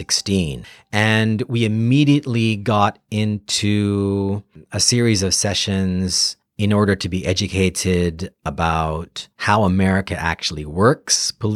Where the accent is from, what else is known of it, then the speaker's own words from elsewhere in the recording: Winnipeg, Manitoba, Canada; born there; Well, I was born in Winnipeg, Manitoba. My mother and father are from Jamaica. I was the first of four siblings who were actually born in Canada.